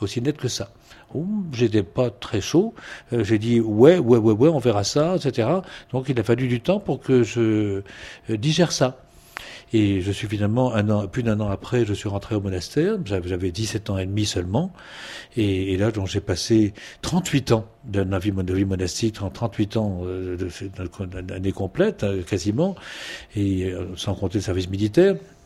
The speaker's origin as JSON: {"language": "French", "region": "Normandy", "country": "France", "tie": "born there", "said": "Et même si je suis né en Normandie, hélas pour moi, mais je suis quand même d'une souche brestoise."}